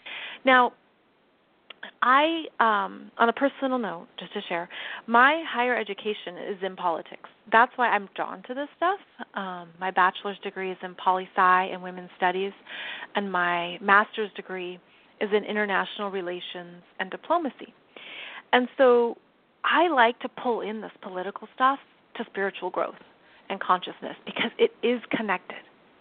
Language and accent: English; United States; I'm an American. And I've lived abroad